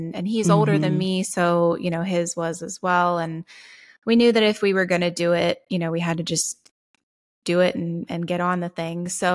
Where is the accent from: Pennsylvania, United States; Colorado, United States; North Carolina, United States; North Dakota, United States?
Pennsylvania, United States; So I'm originally from Lancaster County. But after I graduated, I moved down here and, you know, 16 years later, here we are.